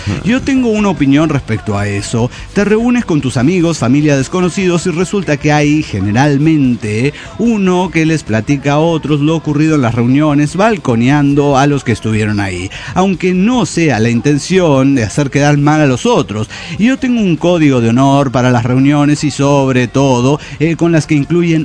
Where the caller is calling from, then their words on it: Tlalpujahua, Michoacán, Mexico; de Tlapujahua, México.